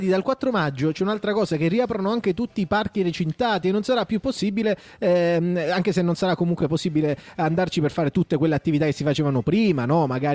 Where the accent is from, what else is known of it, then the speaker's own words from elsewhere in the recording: Calabria, Italy; che veniamo dalla Calabria, l'avrete vagamente intuito